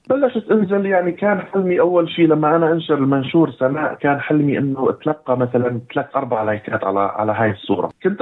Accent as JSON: {"language": "Arabic", "region": "Al-Hasakah Governorate", "country": "Syria", "tie": "born or raised there", "moved": "yes", "lives_now": "Europe", "said": "أنا من الحسكة، من قرية اسمها أمواغفة، طبعاً بيد في بيئة شعبية. ما كنت أتوقع يوم من الأيام بحياتي أني أنا غادر بلدي سوريا الحبيب، ولكن ظروف الحرب يمكن هي اللي خلتني أني أطلع وانتقل لأوروبا"}